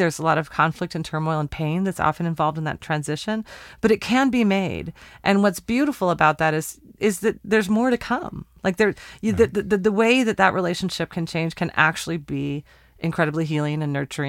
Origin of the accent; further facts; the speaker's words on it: Portland, Oregon, United States; We're recording in my hometown, Portland, Oregon.